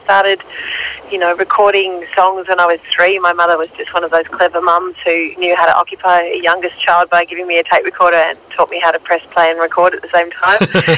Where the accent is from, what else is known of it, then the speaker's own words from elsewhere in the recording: Melbourne, Victoria, Australia; in my hometown in Melbourne, and it was something exciting and new to try.